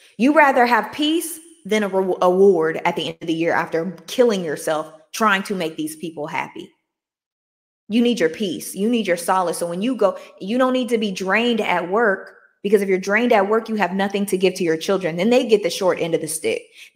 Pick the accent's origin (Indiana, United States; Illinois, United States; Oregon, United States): Illinois, United States; Chicago; We can't be like, I'm from Chicago.